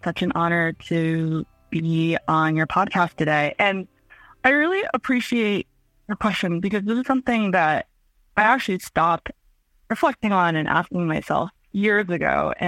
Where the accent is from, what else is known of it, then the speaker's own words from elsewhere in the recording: Massachusetts, United States; You know, I grew up in Massachusetts too, so I'm not even from California.